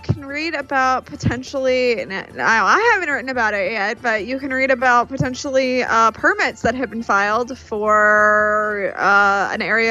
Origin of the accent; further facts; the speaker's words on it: Midwest, United States; I mean, you know, I'm from the Midwest and South, but I also hate grits.